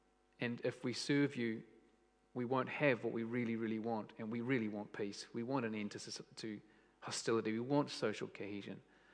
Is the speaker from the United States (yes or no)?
no; Australia; as an Australian